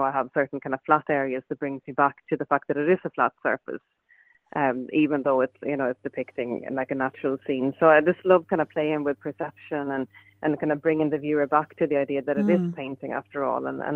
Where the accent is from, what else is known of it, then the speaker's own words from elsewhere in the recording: southern Sweden, Sweden; my work is very much concerned with the kind of area where I grew up in Sweden, in southern Sweden.